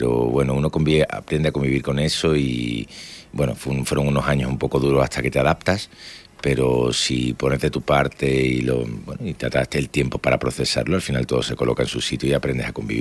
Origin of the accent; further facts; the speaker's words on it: Málaga, Andalusia, Spain; me gusta mucho Málaga, mi tierra